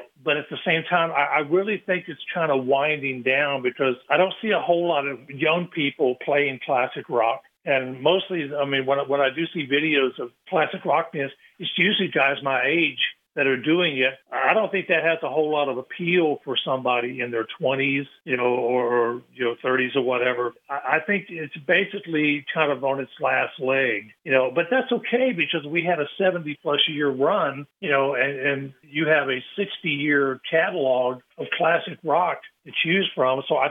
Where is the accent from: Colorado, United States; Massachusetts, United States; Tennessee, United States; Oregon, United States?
Tennessee, United States; Frayser; It deals with growing up in Fraser, which was a little redneck kind of lower middle class area.